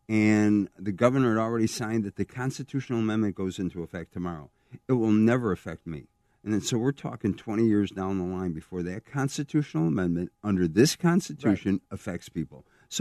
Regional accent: Chicago, Illinois, United States; I grew up in the Roseland-Pullman area. I lived in Pullman for 8 years.

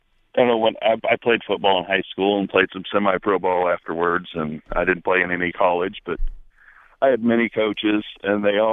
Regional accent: Missouri, United States; Yeah, I told him I was from Missouri.

